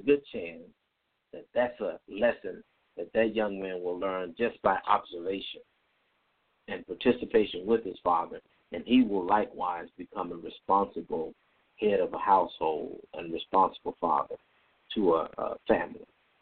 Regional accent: Chicago, Illinois, United States; when I grew up in Chicago, I learned that if you wanted something in the streets, you had to have some kind of hustle.

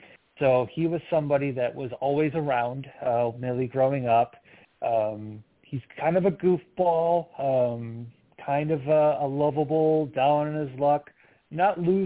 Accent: Midwest, United States; also born or lived in New York; And that just comes from me, you know, growing up in the Midwest, but going to school in New York, living out there for a while

